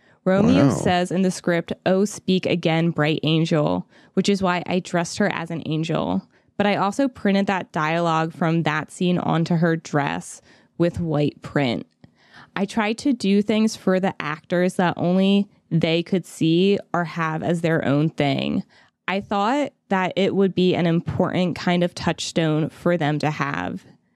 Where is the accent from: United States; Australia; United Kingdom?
Australia; Well, being Australian, we weren't really in the fashion world yet.